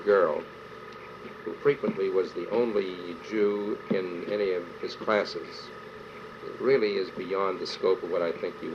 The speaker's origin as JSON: {"language": "English", "town": "Charleroi", "region": "Pennsylvania", "country": "United States", "tie": "born there", "said": "I had a mother and father. They were married. I was born in Charleroi, Pennsylvania."}